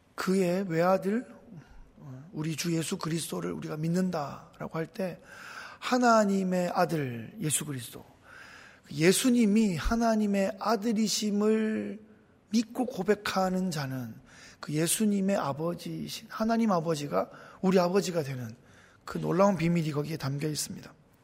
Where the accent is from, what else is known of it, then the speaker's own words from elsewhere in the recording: Gyeongsang, South Korea; 제가 살던 그곳에 경상도 시골입니다.